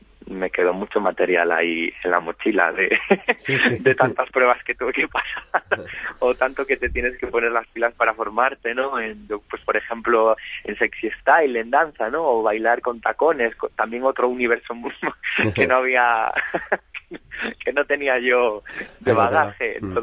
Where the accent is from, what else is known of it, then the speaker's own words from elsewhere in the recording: O Barco, Galicia, Spain; porque yo soy de Obarco y él es de Ponferrada